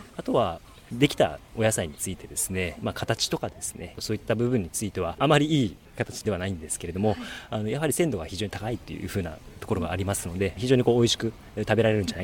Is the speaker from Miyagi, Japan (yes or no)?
no; Odawara, Kanagawa, Japan; 私もともと小田原市の下曽我という地域の出身で、私の実家の周りが梅林があるところなんですよね。